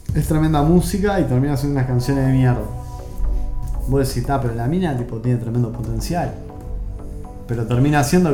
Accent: Uruguay; obviamente soy uruguayo y conozco el cuarteto, conozco los discos.

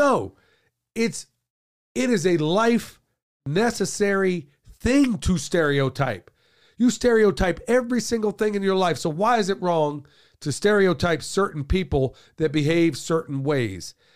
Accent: Oklahoma, United States; There's a whole lot of stereotypes where I grew up in Oklahoma regarding Native Americans.

